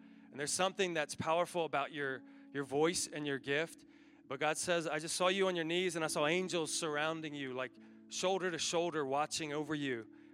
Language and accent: English; York, Pennsylvania, United States; I've been born and raised in York, PA.